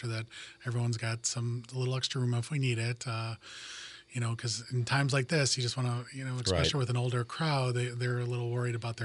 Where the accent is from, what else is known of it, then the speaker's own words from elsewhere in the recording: Wilmette, Illinois, United States; now in Munster, United States; I live in Munster. I grew up in Wilmette, and now I live in Munster. Spent a lot of time downtown, too.